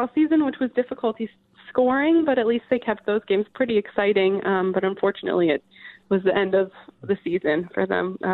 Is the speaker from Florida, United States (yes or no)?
yes; Tampa, Florida, United States; I should preface it by saying that I am from the Tampa Bay area.